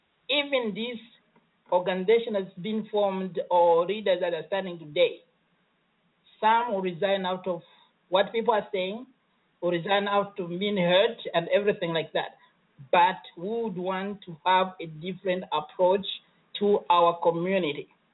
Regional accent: Zambia; moved away as an adult; now in United States; So those who doesn't know me, I came from Zambia.

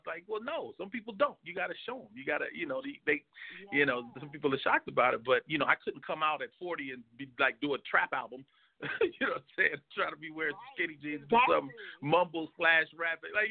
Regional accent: West Coast, United States; So, you know, I grew up on the West Coast.

